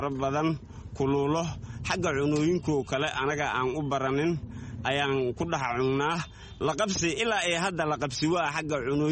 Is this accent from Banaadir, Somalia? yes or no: yes; Mogadishu, Banaadir, Somalia; Waxaan ka imid magaalada Muqdisho, qaasatan degmada Madiino, qaybteedii Dharkeynley, nabaaxiga biyo dega Macalin Nuur Macalin Siyaad ayaan ka imaaday.